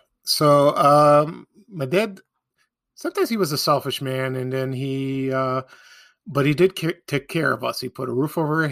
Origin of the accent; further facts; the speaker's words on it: Chicago, Illinois, United States; I will talk a little bit about memories of Father's Day while growing up in Chicago.